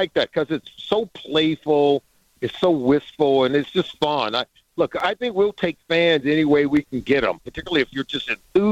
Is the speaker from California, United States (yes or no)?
yes; California, United States; I grew up in California. I had an aunt that lived up near San Francisco in Redwood City.